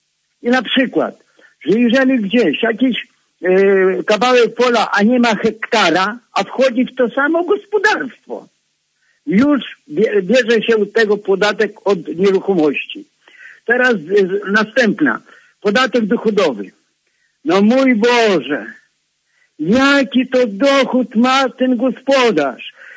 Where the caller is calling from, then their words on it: Lublin Voivodeship, Poland; Ja z Podlublina dzwonię.